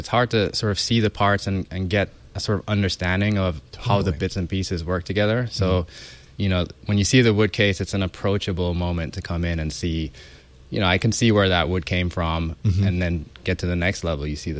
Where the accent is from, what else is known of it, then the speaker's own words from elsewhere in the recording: Jamaica; growing up in Jamaica, a place with less resources